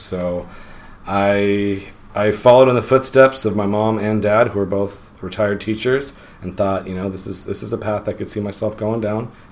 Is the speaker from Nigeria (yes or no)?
yes; Nigeria; I grew up in Africa, and more specifically Nigeria, because I definitely don't appear to have grown up in Africa.